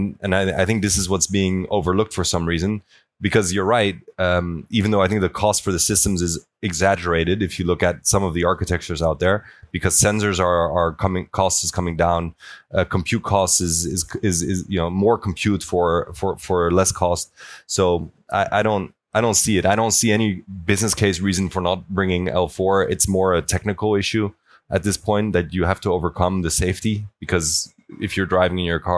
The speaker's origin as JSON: {"language": "English", "country": "Netherlands", "lives_now": "Munich, Germany", "said": "I'm from the Netherlands, I live in Munich."}